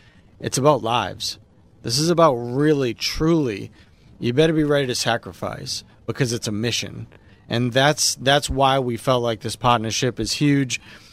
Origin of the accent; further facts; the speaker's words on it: Boston, Massachusetts, United States; we're kind of out in the middle of nowhere, which I like because I'm from Boston.